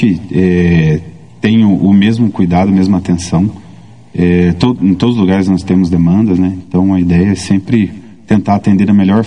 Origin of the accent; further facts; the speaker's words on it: Rio Claro, São Paulo, Brazil; now in Jacarezinho, Brazil; Eu sou natural de Rio Claro, interior de São Paulo.